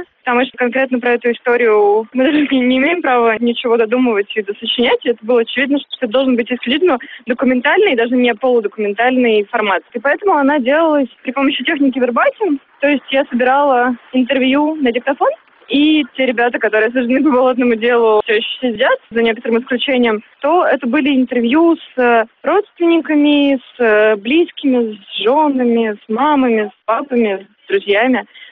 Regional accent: Yekaterinburg, Sverdlovsk Oblast, Russia; я вообще не москвич, я из Екатеринбурга. Но в Екатеринбурге я там ходила с шариками белыми

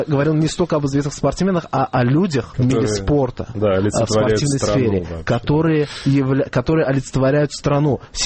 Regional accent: Baku, Azerbaijan; Я из Азербайджана.

